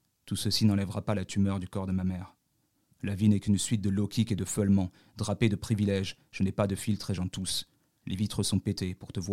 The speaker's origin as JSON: {"language": "French", "town": "Paris", "region": "Île-de-France", "country": "France", "tie": "born or raised there", "said": "j'ai grandi à Paris, on n'a pas du tout la même vie."}